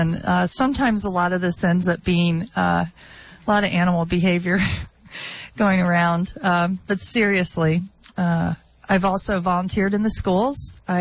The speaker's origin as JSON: {"language": "English", "region": "Florida", "country": "United States", "tie": "born or raised there", "said": "Long story short is that I grew up in Florida, and my parents didn't graduate from high school."}